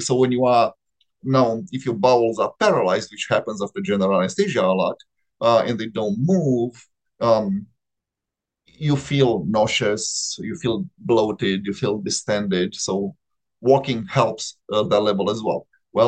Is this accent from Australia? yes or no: no; Romania; But, you know, I grew up in Romania and did my medical school in Romania.